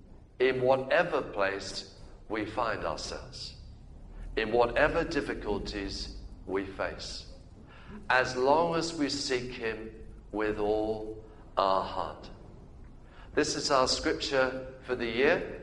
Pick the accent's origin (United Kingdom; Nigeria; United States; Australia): United Kingdom; because we're getting old and we're British and we're conservative by nature with a small C.